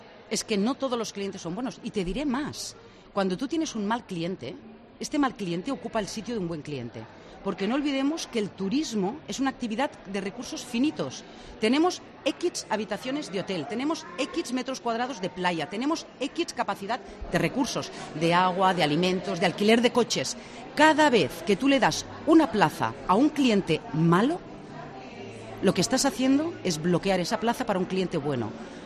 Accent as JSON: {"language": "Spanish", "town": "Tarragona", "region": "Catalonia", "country": "Spain", "said": "he vivido en muchos países diferentes y cuando me presentaba por el mundo, yo soy originalmente de Tarragona"}